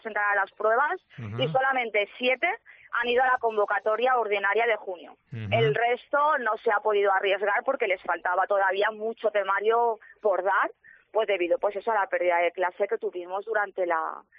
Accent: Paiporta, Valencian Community, Spain; Sí, nosotros somos de Paiporta.

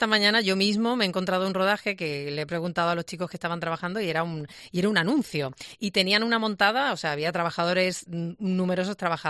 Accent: Seville, Andalusia, Spain; Somos muchos los sevillanos que pensamos que nuestra ciudad es una ciudad de cine por muchos motivos

